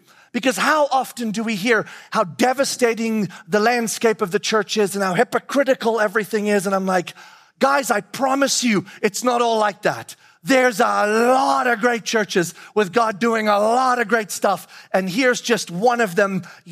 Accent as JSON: {"language": "English", "country": "United States", "said": "And he's from Australia and we're from America."}